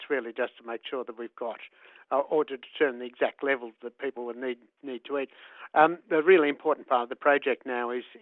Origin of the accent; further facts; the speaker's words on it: Queensland, Australia; We had bananas growing up in North Queensland with over 70.